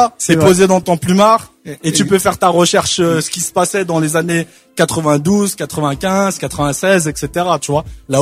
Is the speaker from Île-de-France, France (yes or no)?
yes; Île-de-France, France; Moi du 77.